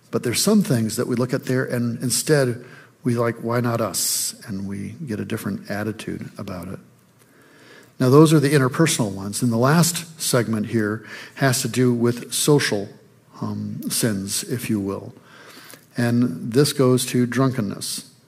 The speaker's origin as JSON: {"language": "English", "region": "Michigan", "country": "United States", "tie": "born or raised there", "said": "I think growing up in Michigan, you just assume that apple orchards and cider mills are in every state."}